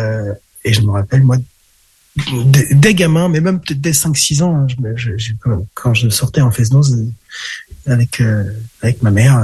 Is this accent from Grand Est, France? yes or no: no; Saint-Nicolas-du-Pélem, Brittany, France; Moi, je viens de Saint-Nicolas-du-Pélem. Alors, ça, c'est le centre Bretagne. C'est vraiment, vous faites une croix en Bretagne, sur le nord, sud, est, ouest. Vous êtes quasiment au milieu, là.